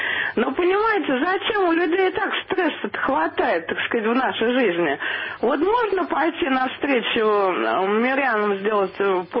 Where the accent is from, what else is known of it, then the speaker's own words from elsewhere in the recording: Moscow, Russia; А вот по поводу откуда, я москвичка, но стараюсь жить за городом.